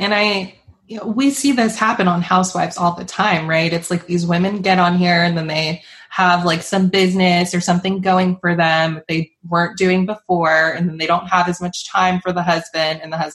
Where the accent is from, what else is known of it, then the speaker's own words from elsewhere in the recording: Charleston, South Carolina, United States; You know, I'm from Charleston and I live here